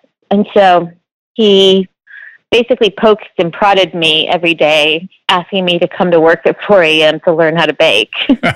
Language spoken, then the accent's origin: English; Dallas, Texas, United States; also born or lived in Laramie, Wyoming; Actually, when I was really young, we moved to Dallas. And so all the way through high school, I was in Dallas.